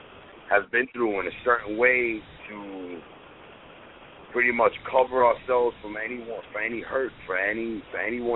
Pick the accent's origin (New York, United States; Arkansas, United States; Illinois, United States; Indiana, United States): New York, United States; Bayside; also born or lived in Brooklyn / Manhattan / Staten Island; I'm from Bayside, Queens. I pretty much grew up in all the boroughs, in every borough, Queens, New York, Brooklyn, Manhattan, Staten Island.